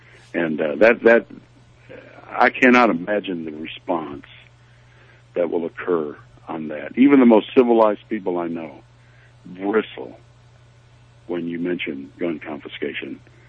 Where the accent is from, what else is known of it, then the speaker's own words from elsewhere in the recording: Illinois, United States; I'm from the Chicago area originally, and I'm from south of Chicago, so I'm not a city boy. I grew up in the cornland there in Illinois, northern Illinois.